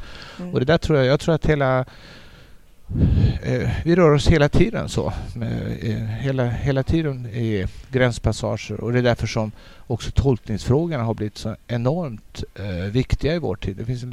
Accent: Lysekil, Västra Götaland County, Sweden; Lysekil där jag kommer ifrån, också den danska reformationen.

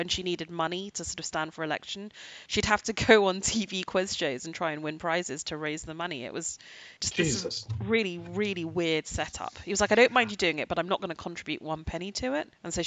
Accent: England, United Kingdom; because when I grew up in England, shops couldn't open on a Sunday.

